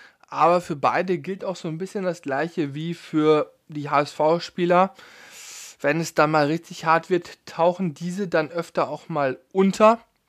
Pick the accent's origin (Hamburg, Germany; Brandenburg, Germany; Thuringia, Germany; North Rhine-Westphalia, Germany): North Rhine-Westphalia, Germany; ich komme ja aus der Nähe von Münster